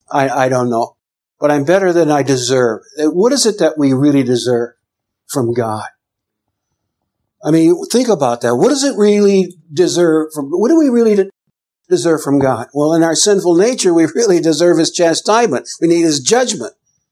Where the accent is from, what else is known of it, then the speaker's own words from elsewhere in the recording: Cleveland, Ohio, United States; I'm from Cleveland, and I get on the train in Ohio, and I head down.